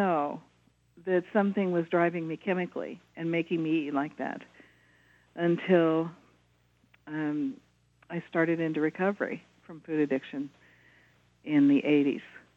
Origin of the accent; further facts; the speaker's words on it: Indiana, United States; born there; I was born in Indiana.